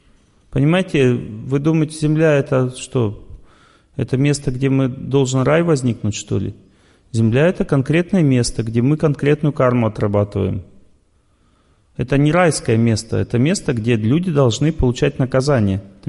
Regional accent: Russia; Я сижу, тельняшки рву, потому что я из России.

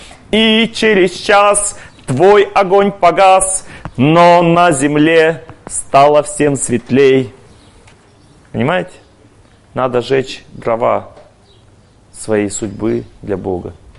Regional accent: Ural, Russia; born there; Потому что я родился на Северном Урале, а не в Европе. Там очень тяжелая атмосфера. В этом городишке, в котором я родился, все тотально пили, ругались матом.

